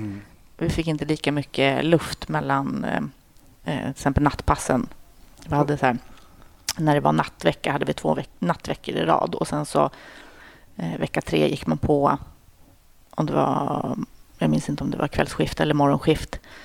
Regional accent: Uppsala County, Sweden; now in Stockholm, Sweden; Jag är född i Stockholm, men sen är jag uppväxt utanför Uppsala. Mm. Men jag flyttade tillbaka till Stockholm när jag började på polishögskolan.

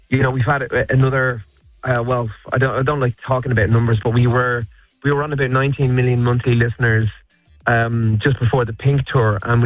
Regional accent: Ireland; that's the best part about being Irish, is it never goes to your head.

